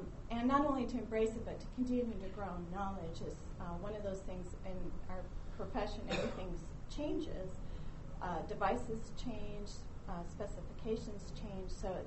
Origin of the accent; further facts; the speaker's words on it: Bothell, Washington, United States; They also have food, but I am from Bothell.